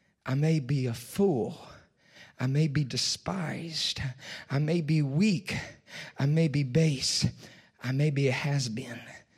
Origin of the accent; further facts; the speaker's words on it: Texas, United States; And I got to Texas. And I was preaching just outside of my hometown.